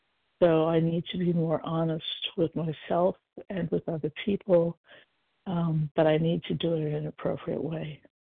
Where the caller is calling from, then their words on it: Portland, Oregon, United States; I'm calling from Portland, Oregon, and I'm a recovered compulsive eater.